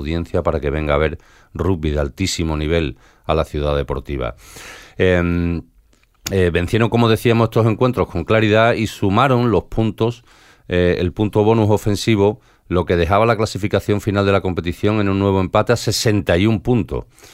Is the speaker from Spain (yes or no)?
yes; Jerez, Andalusia, Spain; como decimos que yo soy de Jerez